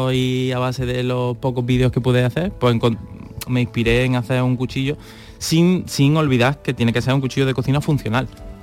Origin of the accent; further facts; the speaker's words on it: Spain; Porque soy español.